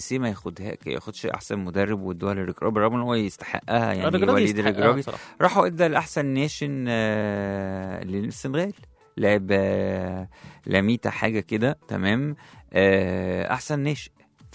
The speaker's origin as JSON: {"language": "Arabic", "country": "Egypt", "said": "انا يعني معلش انا مصري"}